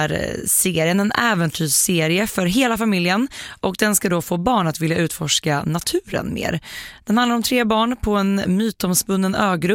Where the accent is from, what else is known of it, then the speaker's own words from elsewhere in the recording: Nora, Örebro County, Sweden; hon växte upp i Born som ligger utanför Nora, där jag kommer ifrån.